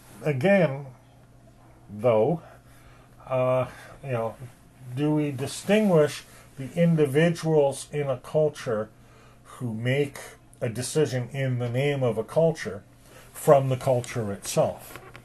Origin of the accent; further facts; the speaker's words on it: Canada; Being born Canadian, it's not an option for me to leave Canada and go live somewhere else